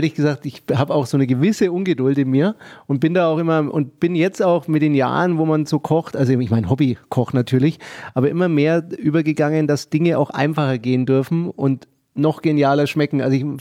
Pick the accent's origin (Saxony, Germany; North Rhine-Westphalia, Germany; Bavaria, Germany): Bavaria, Germany; Nuremberg; ich bin ja auch ein Nürnberger